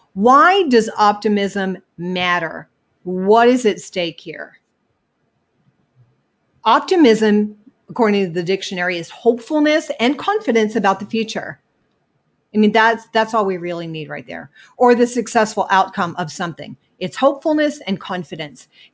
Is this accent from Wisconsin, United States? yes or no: no; New York, United States; I was raised in New York, very cynical, skeptical, critical, sarcastic.